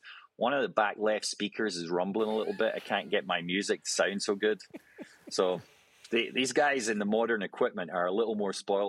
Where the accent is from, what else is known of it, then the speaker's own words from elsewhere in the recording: Scotland, United Kingdom; moved away as an adult; now in United States; As a Scot, I'd been raised on a diet of very simple, natural golf that appealed to most every golfer, whether it's granddad or grandson. And when I came over to the States